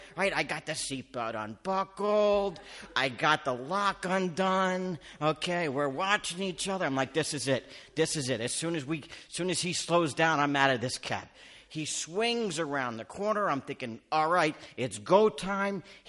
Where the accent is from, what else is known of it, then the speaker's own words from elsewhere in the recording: Canada; no, Canadian. I'm from Canada.